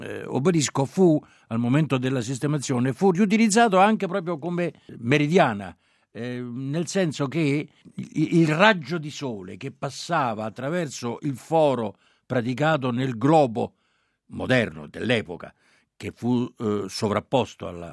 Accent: Rome, Lazio, Italy; Perché io sono puntuale, ma sono pure romano.

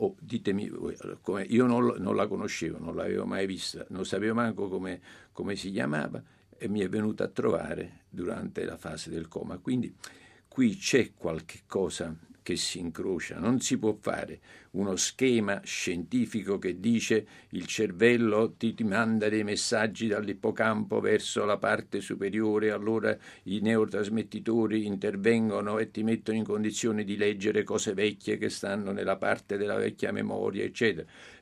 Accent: Naples, Campania, Italy; e io sono napoletano, nella Piazza dei Martiri, che sta vicino a Via di Mille, vicino a casa mia, al centro

